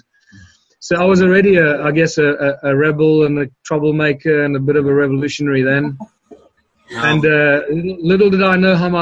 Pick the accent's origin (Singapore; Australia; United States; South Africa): South Africa; well, where are you from? And we said, South Africa.